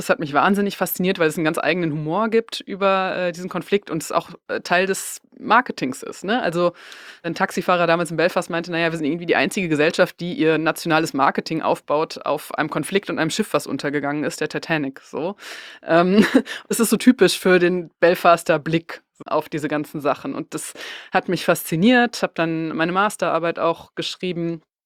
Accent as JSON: {"language": "German", "region": "North Rhine-Westphalia", "country": "Germany", "said": "ich komme aus Westfalen"}